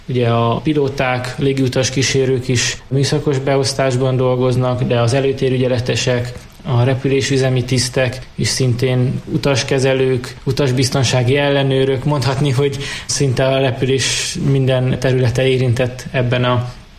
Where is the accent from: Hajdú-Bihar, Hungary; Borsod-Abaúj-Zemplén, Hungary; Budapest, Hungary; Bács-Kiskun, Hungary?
Hajdú-Bihar, Hungary; Debrecen; ezért én ugye debreceni vagyok, középiskolát itt végeztem